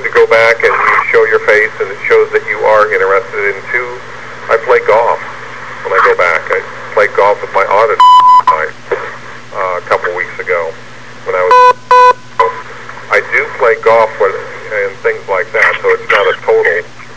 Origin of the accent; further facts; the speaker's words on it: Denver, Colorado, United States; I started out in Denver, Colorado, so I'm from Denver.